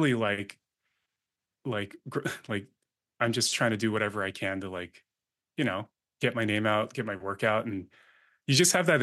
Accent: Sacramento, California, United States; Yeah, it's like LA, you know, I'm from Sacramento.

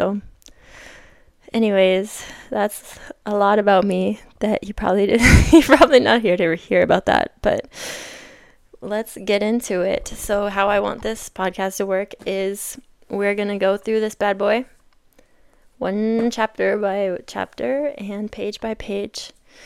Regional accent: Minnesota, United States; And otherwise, I am born and raised in Minnesota, a small town girl.

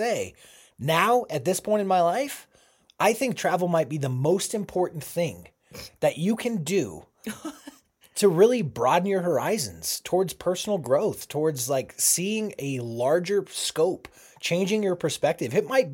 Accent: Boulder, Colorado, United States; I'm from Boulder, Colorado.

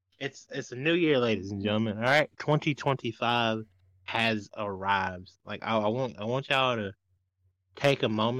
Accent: United States; Nah, as an American, we bullied the Sonic people

